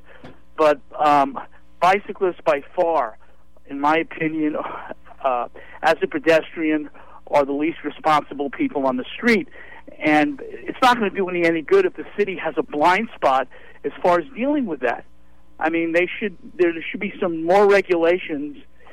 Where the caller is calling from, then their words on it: San Francisco, California, United States; Can you hear me okay?